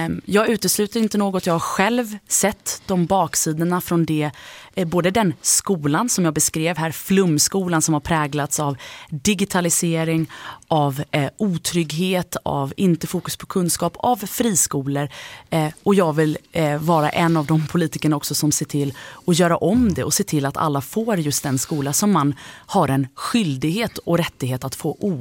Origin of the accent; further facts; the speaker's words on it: Sweden; also born or lived in Germany; Jag är född i Tyskland men uppvuxen i Sverige.